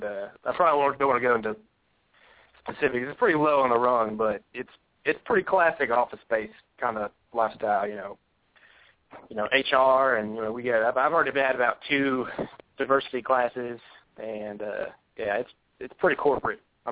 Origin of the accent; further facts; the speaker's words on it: Atlanta, Georgia, United States; Yeah, I grew up in Atlanta. Yeah, I went to Martin Luther King High School